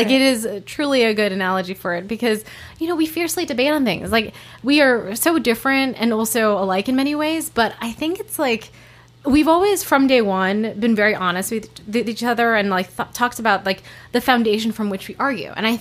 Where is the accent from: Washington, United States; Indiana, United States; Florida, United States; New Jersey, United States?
New Jersey, United States; come from a family who came here in the 70s. I was born in the 80s. And we were an immigrant family growing up in New Jersey.